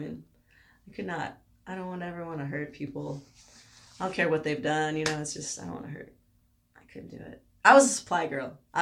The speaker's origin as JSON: {"language": "English", "town": "San Antonio", "region": "Texas", "country": "United States", "tie": "born or raised there", "said": "I grew up partly in San Antonio and outside of San Antonio."}